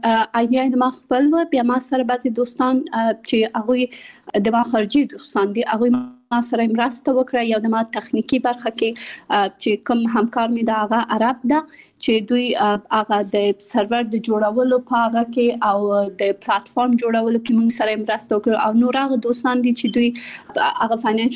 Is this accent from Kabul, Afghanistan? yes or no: yes; Kabul, Afghanistan; born or raised there; also born or lived in Pakistan